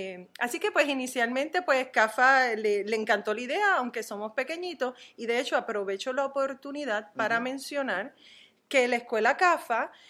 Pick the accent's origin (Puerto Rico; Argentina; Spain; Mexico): Puerto Rico; San Juan; now in Bordeaux, France; De San Juan.